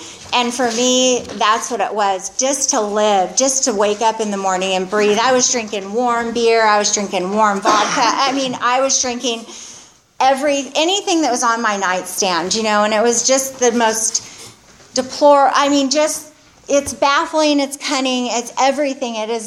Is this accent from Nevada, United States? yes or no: no; Santa Barbara, California, United States; Let's see, I grew up in Santa Barbara